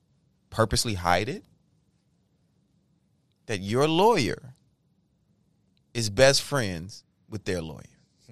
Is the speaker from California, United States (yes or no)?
yes; San Francisco, California, United States; He's been my friend since we were, we're both from San Francisco. Came up in this game pretty much together.